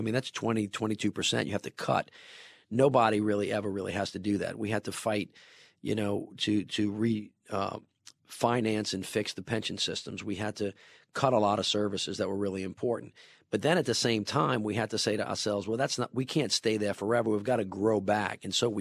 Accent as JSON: {"language": "English", "region": "Deep South", "country": "United States", "tie": "born or raised there", "said": "my entire life was lived through the prism of, you know, growing up in the Deep South during those very, very difficult times."}